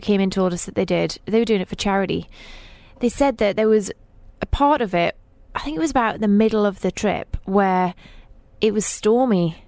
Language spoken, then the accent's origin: English; Newcastle, North East England, United Kingdom; a guy from my hometown, Newcastle, back in the UK.